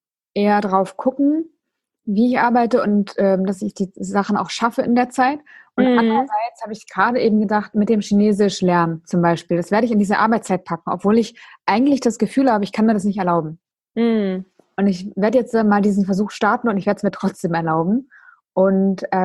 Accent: Emden, Lower Saxony, Germany; Ja, also ich komme ja aus Emden.

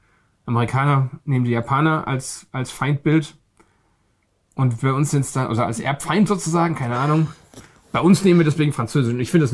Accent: Baden-Württemberg, Germany; ich komme aus dem Schwarzwald, nahe des Rheins. Wir sind als Kind sind wir oft in Frankreich. Bei uns in der Schule musste man ab Klasse 3 Französisch lernen. Ich bin aktiv ganz schrecklich in Französisch, aber ich verstehe es.

